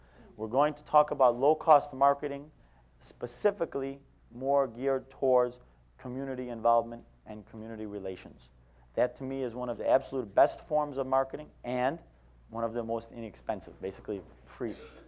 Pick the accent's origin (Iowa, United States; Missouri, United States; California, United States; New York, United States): New York, United States; Buffalo; I am from Buffalo, New York